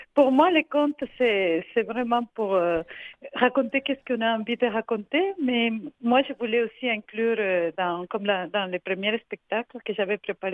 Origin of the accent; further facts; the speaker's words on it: Ecuador; now in Canada; Du Québec mais comme je viens de l'Équateur, ma fille elle a les deux parties